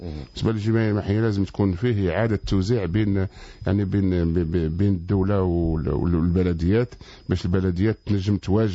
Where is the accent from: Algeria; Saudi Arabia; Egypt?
Algeria; احنا معروفين كجزائريين